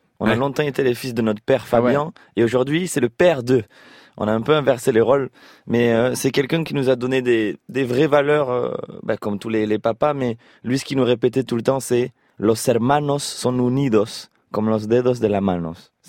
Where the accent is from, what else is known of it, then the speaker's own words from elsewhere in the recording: Toulouse, Occitanie, France; Ou alors, il faut absolument qu'on cache qu'on vient de Toulouse.